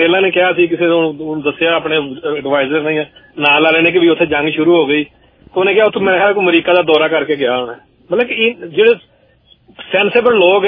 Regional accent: Pakistan; ਸਾਡੇ ਮੁਲਕਾਂ ਦੀ, ਜਿਹੜੀ ਮੈਂ ਪਾਕਿਸਤਾਨ ਦੀ ਗੱਲ ਕਰ ਰਿਹਾ

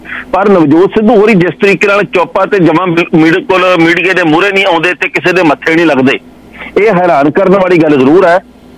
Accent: Punjab, India; ਅਸੀਂ ਪੰਜਾਬ ਦੇ ਵਾਸੀ ਹਾਂ

